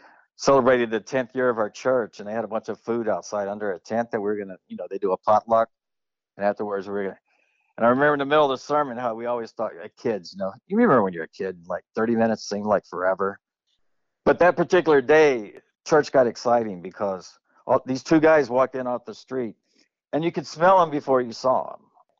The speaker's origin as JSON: {"language": "English", "town": "West Memphis", "region": "Arkansas", "country": "United States", "tie": "born or raised there", "said": "there's so many of those stories of growing up in the 60s and 70s. And the other thing is, my hometown, West Memphis, always got a bad rap."}